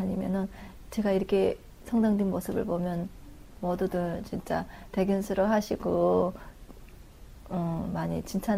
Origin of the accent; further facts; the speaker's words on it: North Korea; now in South Korea; 이북에서 온 지 이제 한 1년도 안 됐어요.